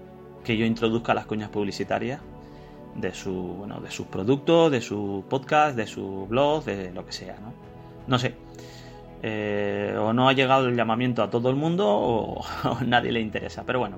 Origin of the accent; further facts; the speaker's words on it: Canary Islands, Spain; yo soy canario